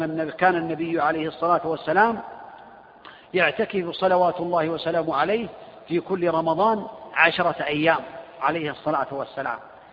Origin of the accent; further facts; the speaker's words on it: Riyadh, Riyadh Province, Saudi Arabia; عندنا في الرياض مثلا